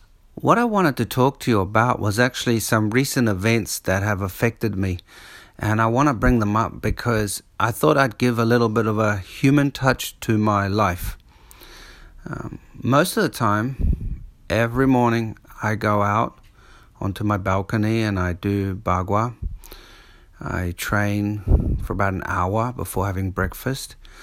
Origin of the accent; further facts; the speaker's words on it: New Zealand; moved away as an adult; now in Sydney, Australia; I mean, I came from, when I was 28, I came from New Zealand.